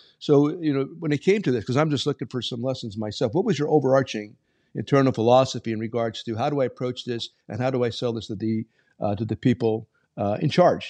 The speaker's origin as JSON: {"language": "English", "town": "Hazleton", "region": "Pennsylvania", "country": "United States", "tie": "born or raised there", "said": "we're trying to bring together the Hispanic and Anglo cultures in my hometown."}